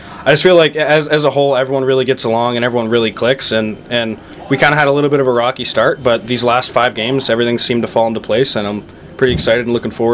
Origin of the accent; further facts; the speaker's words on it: Pittsburgh, Pennsylvania, United States; I grew up in Pittsburgh, obviously, just played some local organizations.